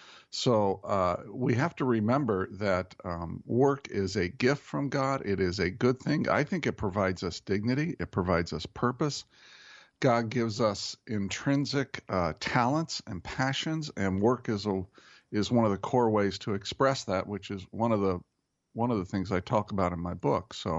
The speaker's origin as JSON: {"language": "English", "town": "Indianapolis", "region": "Indiana", "country": "United States", "tie": "born or raised there", "said": "then had some time with family in Indianapolis, which is my hometown. As you know, I grew up there."}